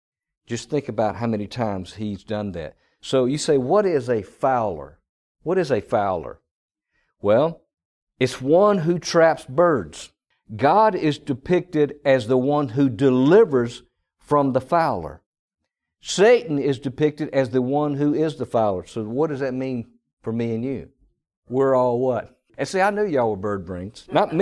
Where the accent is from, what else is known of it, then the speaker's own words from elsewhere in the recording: Mississippi, United States; I remember years ago, my brother and I grew up in the Mississippi Delta.